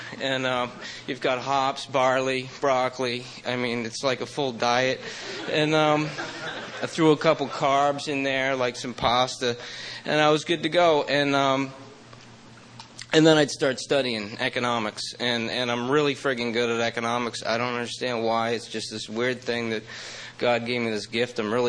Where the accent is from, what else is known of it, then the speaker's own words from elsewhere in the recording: Massachusetts, United States; I loved Maine because I grew up in Massachusetts where you can't do anything.